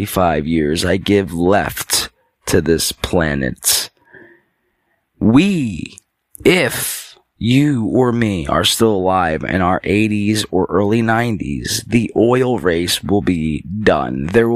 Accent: Philadelphia, Pennsylvania, United States; I'm from Philly, folks

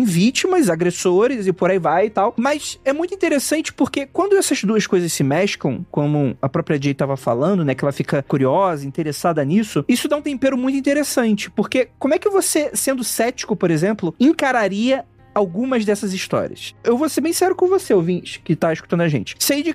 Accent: Rio de Janeiro, Brazil; Como bom carioca, eu gosto do crime

